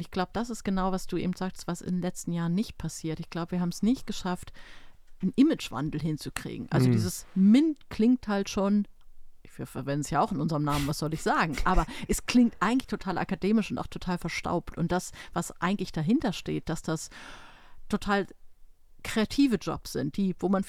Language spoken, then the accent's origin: German; Berlin, Germany; now in Hamburg, Germany; bin keine gebürtige Hamburgerin, komme aus Berlin.